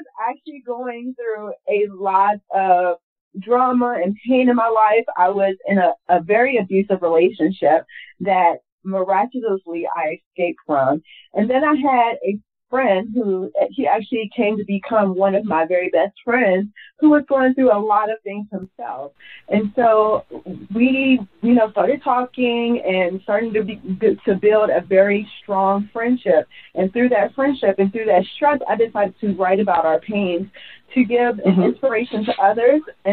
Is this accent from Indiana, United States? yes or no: no; Washington, District of Columbia, United States; I am originally from Washington, D.C.